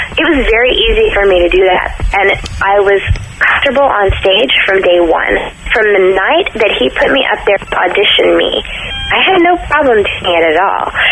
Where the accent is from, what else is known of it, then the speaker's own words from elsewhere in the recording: Texas, United States; I'm from Texas. I was going to college, and I was basically stripping my way through college